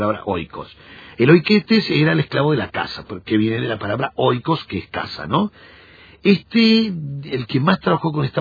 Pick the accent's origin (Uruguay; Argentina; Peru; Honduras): Uruguay; born there; Yo no soy judío, soy de línea brasilera, porque mi papá era brasilero, y yo nací en Uruguay